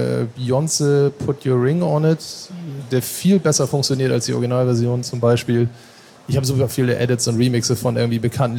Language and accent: German; Norderstedt, Schleswig-Holstein, Germany; ich komme aus Norderstedt im Norden von Hamburg